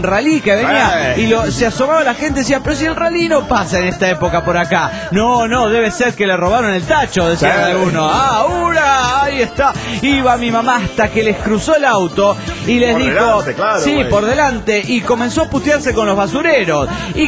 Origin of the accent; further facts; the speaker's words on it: Alberdi, Tucumán, Argentina; Mi pueblo se acostumbra a sacar la basura a la 1 de la tarde.